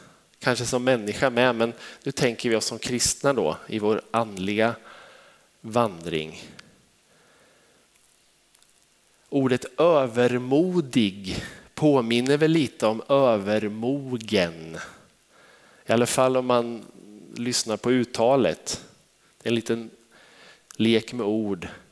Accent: Sweden; vi som svenskar och så ett med, för vi är ju så försiktiga och lite mer lågmälda i våran kultur.

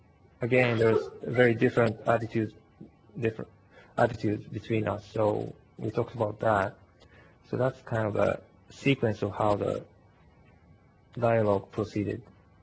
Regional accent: Japan; I was born in Japan and grew up in Japan, so didn't grow up in Christianity

